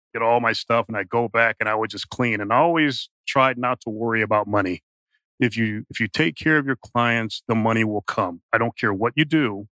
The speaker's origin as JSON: {"language": "English", "town": "Chicago", "region": "Illinois", "country": "United States", "said": "I'm from Chicago."}